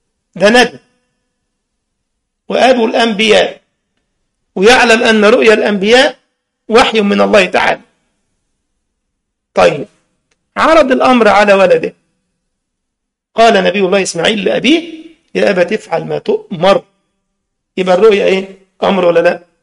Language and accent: Arabic; Egypt; احنا بنسميه العقد عندنا في مصر، معرفش في الشام ماذا تسمونه